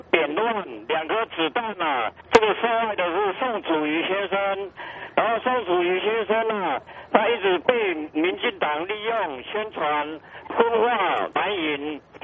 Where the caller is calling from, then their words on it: Taichung, Taiwan; 喂，我是台中的